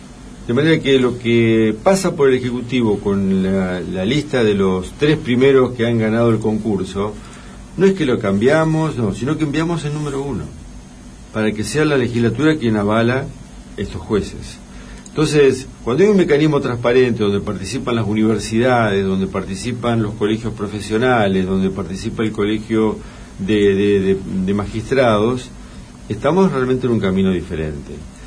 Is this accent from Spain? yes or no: no; Argentina